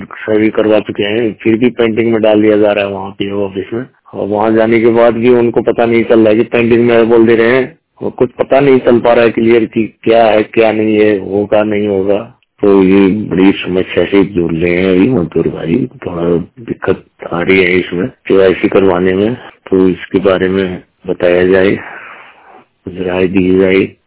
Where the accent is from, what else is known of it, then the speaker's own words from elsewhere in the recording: Uttarakhand, India; उत्तराखंड का रहने वाला हूँ।